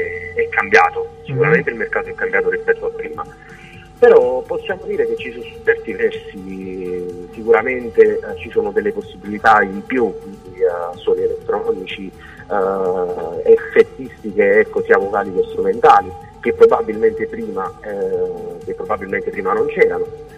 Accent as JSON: {"language": "Italian", "town": "Naples", "region": "Campania", "country": "Italy", "said": "innanzitutto sono un ragazzo di 24 anni … un ragazzo di 24 anni, sono napoletano"}